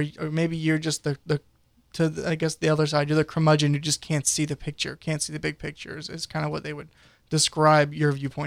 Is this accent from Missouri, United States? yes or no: no; North Carolina, United States; I'm from Johnston County, so I have a 45 minute commute on a good day.